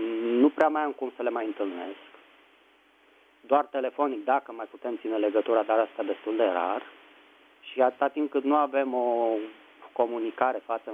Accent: Bucharest, Romania; din București.

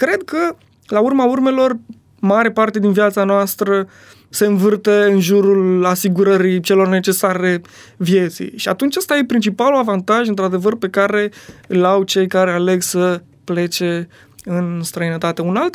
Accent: Romania; born there; dar suntem foarte norocoși că ne-am născut în România

